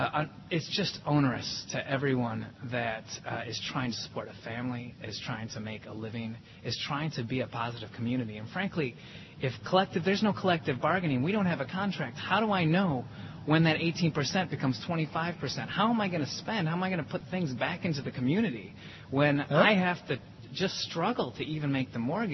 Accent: Wisconsin, United States; born there; I love Wisconsin. I was born in Wisconsin. I've been here not all my life, but it's the place that I will always want to come back to.

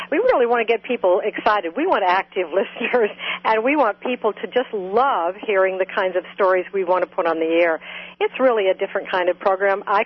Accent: Ohio, United States; also born or lived in New York; But coming from Ohio, you don't often sound that good. And I went to New York to become an actress first. And I talk like this. I was from Ohio

